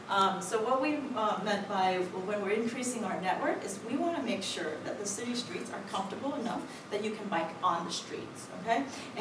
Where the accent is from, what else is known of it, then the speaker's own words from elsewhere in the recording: New York, United States; I have to admit, I came from the New York City tri-state area, and when I came down here, I learned a new word.